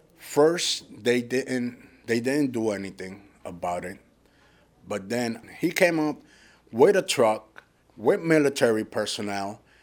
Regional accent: Toa Baja, Puerto Rico; I come from Puerto Rico, and my place of origin is Toabaja, where the eye of the hurricane went through.

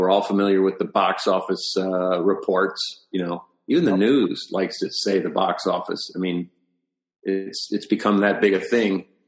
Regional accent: Peoria, Illinois, United States; also born or lived in Springfield, Illinois; I was born in Springfield, Memorial Hospital there, and lived in Westchester Boulevard off of Chatham Road. And then about age eight, we moved to Peoria.

